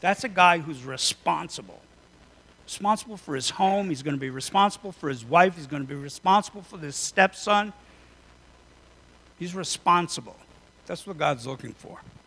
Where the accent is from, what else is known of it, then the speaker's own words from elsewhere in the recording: United States; I love being American. I like it. It's good.